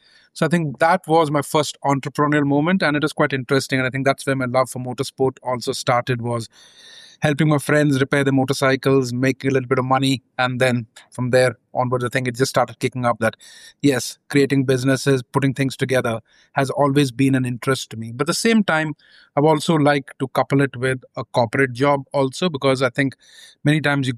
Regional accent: India; growing up in India

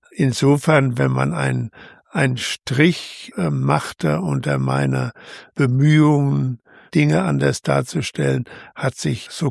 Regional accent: Turkey; now in Germany; dass ich mit Schulklassen meine Erlebnisse als Türke im deutschen Alltag nachgespielt habe.

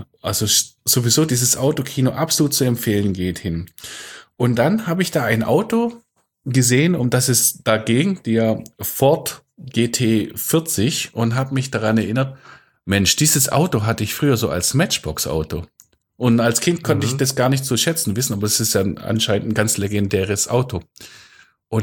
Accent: Sindelfingen, Baden-Württemberg, Germany; Also ganz früher bin ich im Eichholz aufgewachsen.

